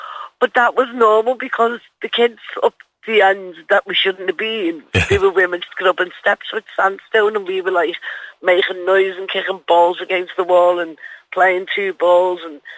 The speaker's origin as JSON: {"language": "English", "town": "Liverpool", "region": "North West England", "country": "United Kingdom", "tie": "born or raised there", "said": "It was, because I remember we all got took down to Lewis's. That's a big shop on the corner."}